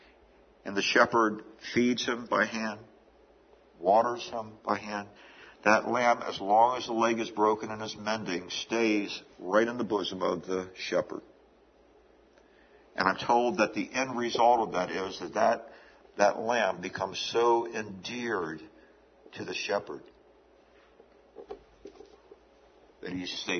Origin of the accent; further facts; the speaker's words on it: Hagerstown, Maryland, United States; I was reminded this past week of the church that I grew up in Hagerstown, Maryland, before an arson torched it one Sunday night.